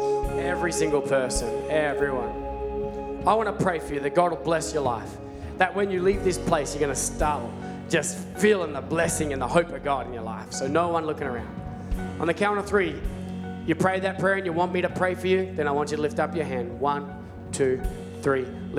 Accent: Australia; Sorry, I'm Australian and we're absolute coffee snobs, all right?

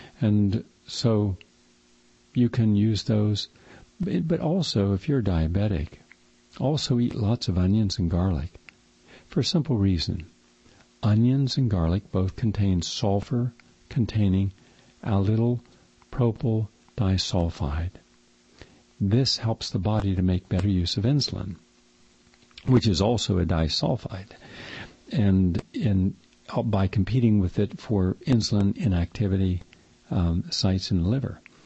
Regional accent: West Virginia, United States; Now, I remember ginseng farmers where I grew up in West Virginia, very hilly country

